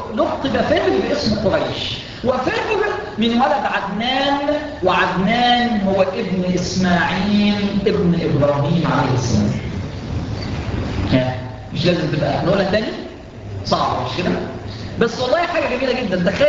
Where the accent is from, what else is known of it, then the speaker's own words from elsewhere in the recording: Egypt; ان احنا مصريين لنا علاقه خاصه